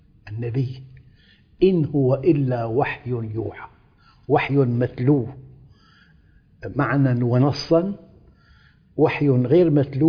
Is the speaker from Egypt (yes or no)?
no; Damascus, Damascus Governorate, Syria; كنت مرة أنا في المغرب وعدت إلى بلدي دمشق سابقا